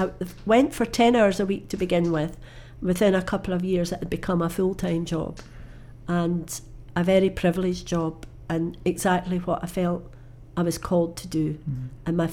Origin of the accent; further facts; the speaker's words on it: Glasgow, Scotland, United Kingdom; Right, I'm a Glaswegian and proud of it. Born and bred in Glasgow.